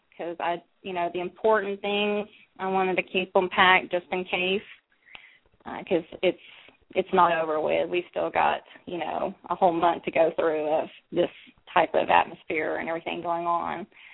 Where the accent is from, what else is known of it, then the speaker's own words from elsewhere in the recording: Texas, United States; now in Oklahoma City, United States; I live here in Oklahoma City, Oklahoma. I was born and raised in Texas, though, but I moved here in 2005, and I've been here ever since.